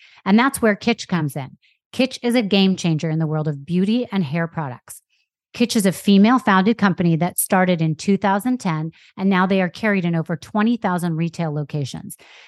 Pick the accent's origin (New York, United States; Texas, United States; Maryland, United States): New York, United States; Manhattan; You know, when I was growing up in Manhattan, I went to an all-girls private school.